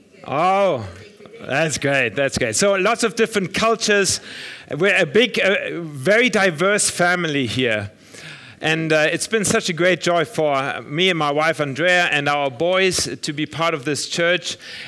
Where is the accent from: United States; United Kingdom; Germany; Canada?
Germany; now in Spain; A shout out, since I'm from Germany, to all moms, because today in Germany is Mother's Day.